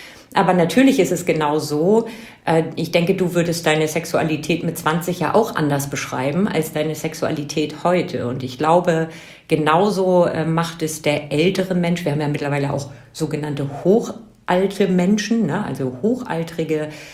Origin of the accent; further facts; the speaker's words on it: Northern Germany, Germany; Also ich komme aus dem Norden, ganz evangelisch